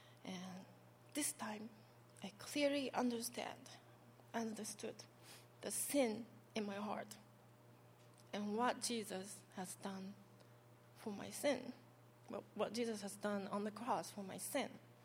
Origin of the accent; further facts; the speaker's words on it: Japan; I was born and raised in Japan, and my grandmother is a dedicated Buddhist.